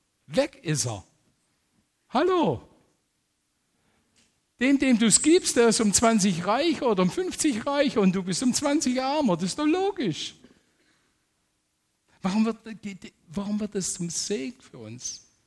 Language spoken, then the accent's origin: German; Baden-Württemberg, Germany; Wir kommen ja aus dem Baden-Württemberger Raum